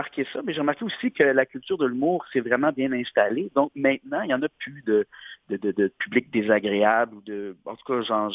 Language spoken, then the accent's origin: French; Saint-Jérôme, Quebec, Canada; je suis un gars qui a grandi en région. J'ai grandi à Saint-Jérôme, dans les Laurentides. Ensuite, j'ai déménagé à Sainte-Thérèse, Laval. Et ensuite, j'ai traversé l'île. Là, je suis rendu à Richelieu, sur la rive sud. J'ai jamais habité sur l'île en soi.